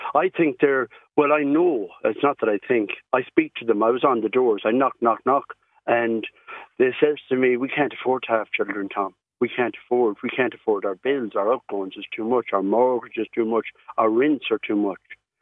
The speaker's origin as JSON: {"language": "English", "region": "Connacht", "country": "Ireland", "said": "See, I come from Mayo originally, the west of Ireland. And I'm come from a family of 10."}